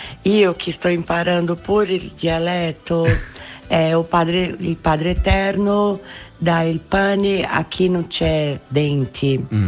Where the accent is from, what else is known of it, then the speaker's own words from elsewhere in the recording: Brazil; Italian is a second language; now in Italy; Come sai, sono brasiliana.